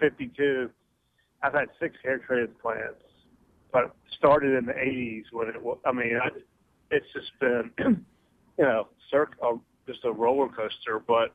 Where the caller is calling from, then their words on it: Virginia, United States; from Virginia.